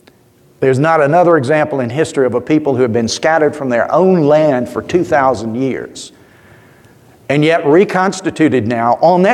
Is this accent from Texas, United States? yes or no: no; Columbus, Georgia, United States; I'm from Columbus, Georgia.